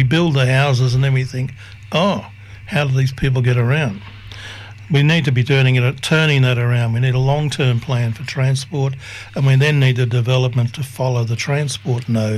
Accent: Blacktown, New South Wales, Australia; since I was a little fella growing up in Blacktown, transport in Western Sydney was always below the level we needed.

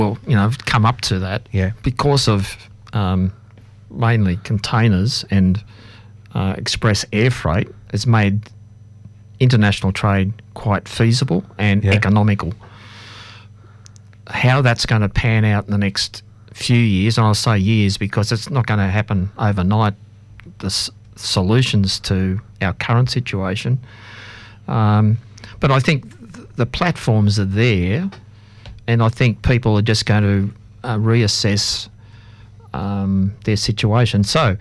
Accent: Australia; I'm an Aussie.

